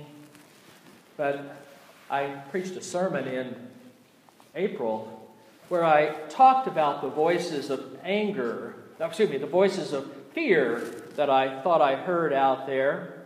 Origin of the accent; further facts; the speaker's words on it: the South, United States; accent: Southern; Since Emily's got here, I've allowed my southern accent to come back a little bit.